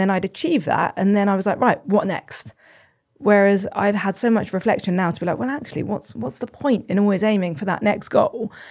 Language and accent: English; London, United Kingdom; So I have a fairly boring story, I think, in that I'm from London, grew up in North London